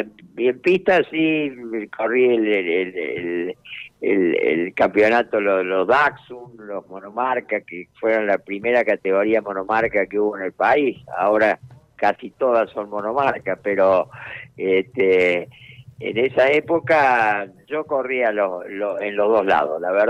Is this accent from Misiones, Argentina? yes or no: no; Villa del Carmen, San Luis, Argentina; Yo soy nativo puntano, nací en la provincia de San Luis, en Villa del Carmen